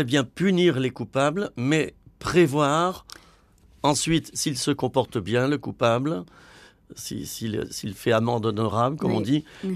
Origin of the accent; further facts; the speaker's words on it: France; mais on est des Français, bon, voilà.